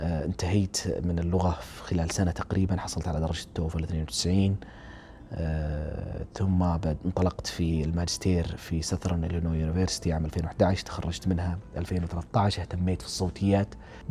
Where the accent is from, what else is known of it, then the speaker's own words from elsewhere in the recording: Riyadh, Riyadh Province, Saudi Arabia; نشأت في مدينة الرياض